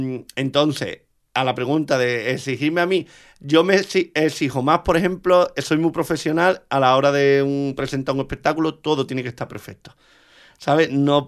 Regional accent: San Fernando, Andalusia, Spain; Fue después de 15 años sin bailar en mi tierra, volví, presenté este espectáculo allí en el teatro

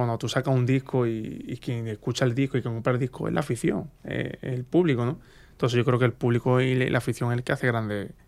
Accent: Jerez de la Frontera, Andalusia, Spain; canto a Jerez me llevo 2 días antes sin dormir, porque le tengo mucho respeto. Me gusta cantar en mi tierra, porque me encanta, ¿no?

